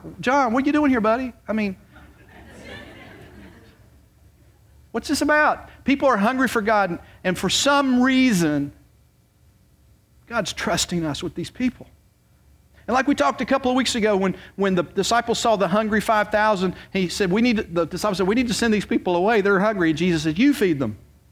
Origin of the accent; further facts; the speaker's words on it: Roanoke, Virginia, United States; moved away as an adult; now in Wilson, United States; I was from Roanoke, Virginia. I was living up there, and I got transferred down here.